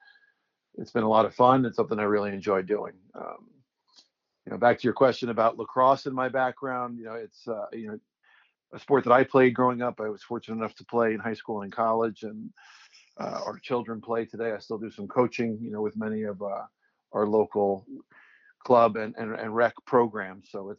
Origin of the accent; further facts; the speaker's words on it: New Jersey, United States; So yeah, I'm from New Jersey, and my wife and I are both from New Jersey. We moved a couple of times for different career opportunities to Pittsburgh and Chicago.